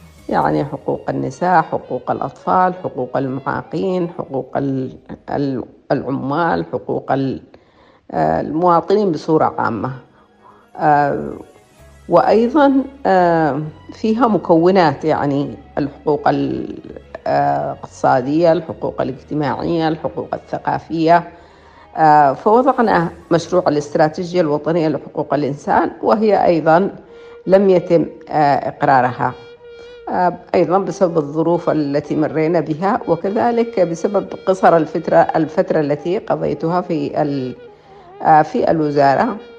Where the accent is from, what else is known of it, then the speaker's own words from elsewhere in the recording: Aden, Yemen; born there; أنا ولدت في عدن